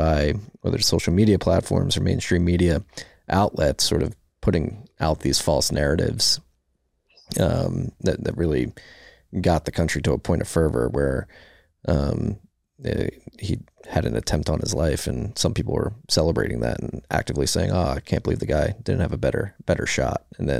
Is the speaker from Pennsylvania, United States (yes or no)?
yes; Philadelphia, Pennsylvania, United States; also born or lived in Brooklyn; I'm originally from Philadelphia, so we escaped Brooklyn to South Jersey in like a less populated town.